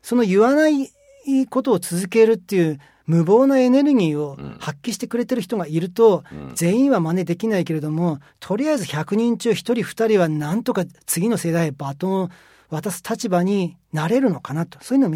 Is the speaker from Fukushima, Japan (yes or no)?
yes; Fukushima, Japan; 僕は震災の後、福島出身なんですけど、初めて同窓会に出て